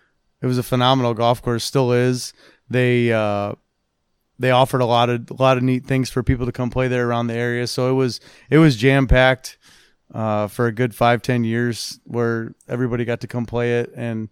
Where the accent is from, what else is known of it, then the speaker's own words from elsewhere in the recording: Indiana, United States; Around here, I played Morris Park and Brookwood Golf Course.